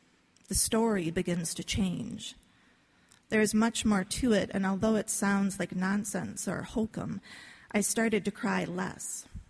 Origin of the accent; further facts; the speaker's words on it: Shakopee, Minnesota, United States; the river valley where I grew up in Shakopee.